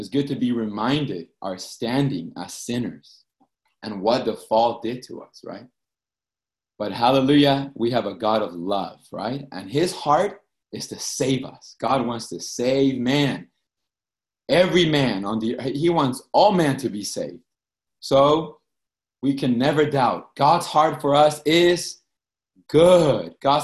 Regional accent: Boston, Massachusetts, United States; I'm also from Boston.

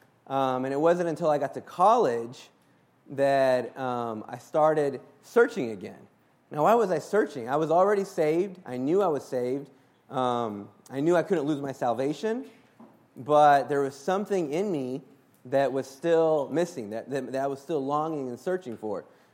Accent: Texas, United States; And so I was raised in Texas, and I actually touched the Lord, I received the Lord when I was 13.

